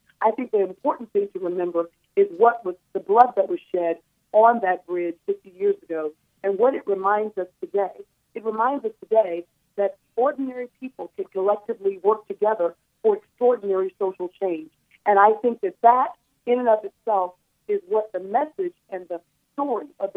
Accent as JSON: {"language": "English", "town": "Selma", "region": "Alabama", "country": "United States", "tie": "born or raised there", "said": "There are so many great activities that are going on in my hometown of Selma this weekend."}